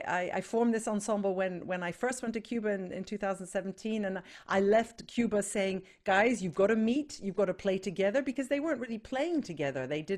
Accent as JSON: {"language": "English", "region": "England", "country": "United Kingdom", "moved": "as an adult", "said": "I came from England."}